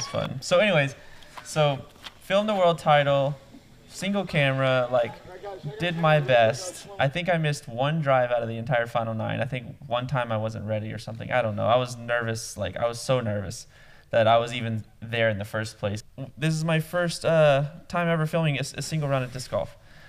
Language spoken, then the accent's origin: English; San Angelo, Texas, United States; In my hometown of San Angelo, Texas, that's where it started. But it's like this little West Texas town